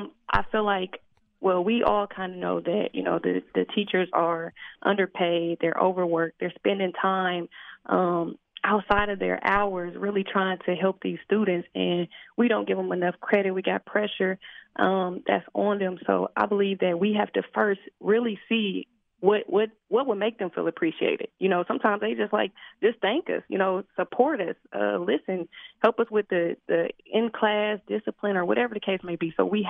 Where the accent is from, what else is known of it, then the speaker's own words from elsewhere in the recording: Decatur, United States; I am 29 years old. I am from Decatur, born and raised on the playground where I spend most of my days, seriously.